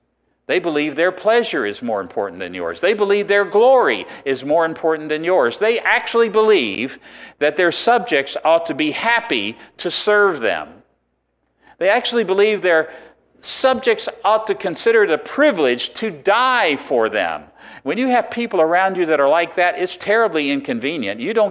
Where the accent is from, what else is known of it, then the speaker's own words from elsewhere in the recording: Virginia, United States; I come from Virginia.